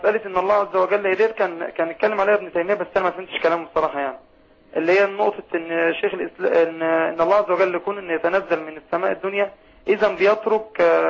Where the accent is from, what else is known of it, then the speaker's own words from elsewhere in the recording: Egypt; الثلث الأخير عندنا في مصر غير في أمريكا، غير في الصين، غير في اليابان.